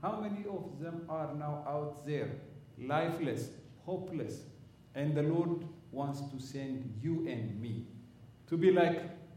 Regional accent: Ethiopia; You know, I came from Ethiopia, and I lived in a small town with my parents.

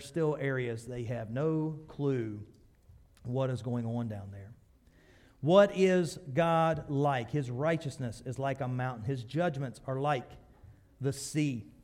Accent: West Virginia, United States; We're going to say mountain because we're from West Virginia and we want to build it up.

